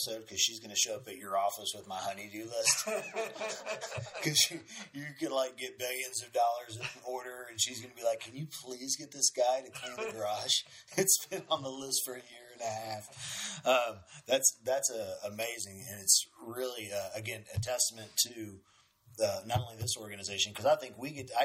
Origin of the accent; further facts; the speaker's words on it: Pearland, Texas, United States; I tell people all the time, I'm from Pearland.